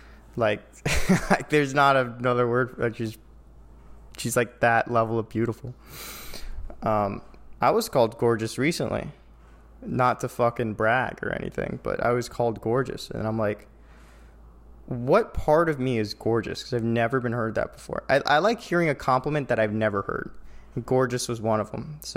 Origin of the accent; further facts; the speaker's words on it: New York, United States; I grew up in New York in a high school where you were a burden for the most part.